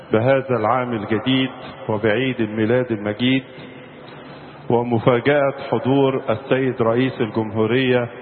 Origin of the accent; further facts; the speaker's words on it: Egypt; فنحن بالحقيقة نشعر أن مصرنا تبدأ عهدا وعصرا جديدا وفكرا جديدا بروح جديدة نبنيها سويا كلنا كمصريين